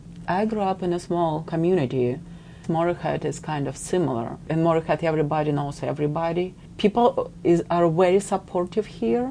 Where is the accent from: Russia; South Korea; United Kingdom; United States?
Russia; Siberia; English is a second language; also born or lived in Kazakhstan; my mom is from Kazakhstan, and my dad's family is from the Ukraine. And mainly I grew up in Siberia, far, far away in east part of Russia.